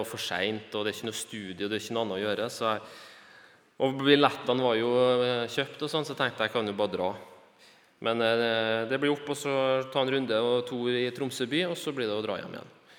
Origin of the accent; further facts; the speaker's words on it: Bolivia; jeg er misjonærbarn fra Bolivia